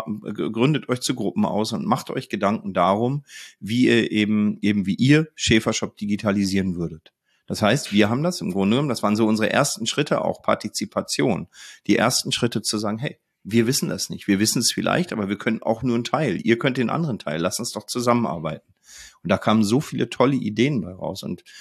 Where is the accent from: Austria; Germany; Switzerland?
Germany; Northern Germany; ich bin ja Norddeutscher auch.